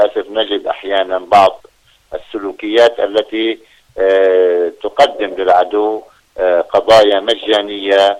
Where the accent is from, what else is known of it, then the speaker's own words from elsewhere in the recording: Lebanon; عندنا في لبنان عندما بدأنا المقاومة ضد الاحتلال الإسرائيلي والاحتلال الصهيوني